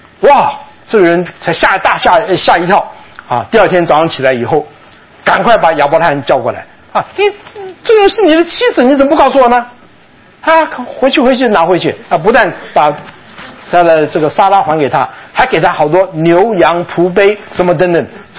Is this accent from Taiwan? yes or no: yes; Taichung, Taiwan; 派在台湾，就是我长大的地方台中